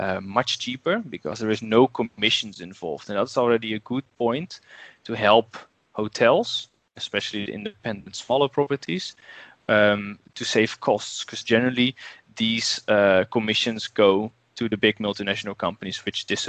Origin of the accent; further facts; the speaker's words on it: Netherlands; moved away as an adult; now in South Africa; We started in the Netherlands, as you can hear from my beautiful accent. I'm also from there, but luckily immigrated to South Africa over 4 years ago